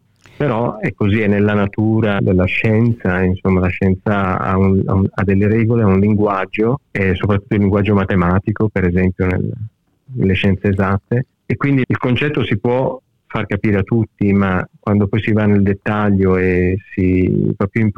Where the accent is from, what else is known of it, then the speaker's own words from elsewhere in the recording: Bergamo, Lombardy, Italy; moved away; also born or lived in Apulia; Puglia, però ci siamo trasferiti a Bergamo perché lì c'era del lavoro, evidentemente. E niente, quindi sono cresciuto a Bergamo, avevo tanti amici, io ho ancora gli amici dell'infanzia, quando vado in Italia